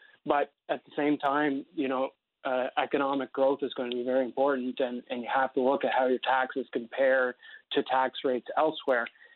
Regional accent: Prince Edward Island, Canada; when I grew up in Prince Edward Island, you know, half of my friends that I grew up with ended up moving to Alberta to work in the oil fields.

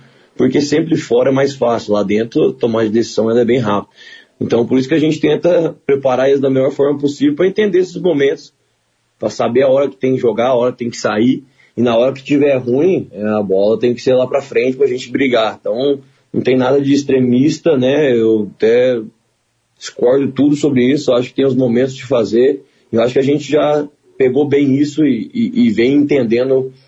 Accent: Rio Verde, Goiás, Brazil; Eu sou de Rio Verde, Goiás. Rio Verde é uma cidade onde o futsal era muito forte na época.

